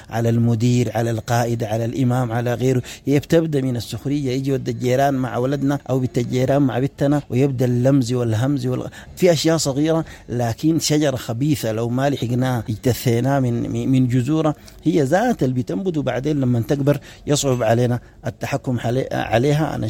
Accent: Sudan; يا شعب يا سوداني، نحن سودانيين كفاية بتشملنا جميعا

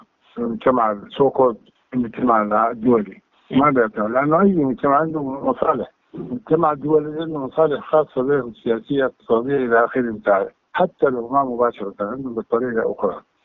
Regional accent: Darfur, Sudan; جينا السودان ده أو جينا جزء من السودان ده أرضنا وشعبنا جينا كدارفوريين

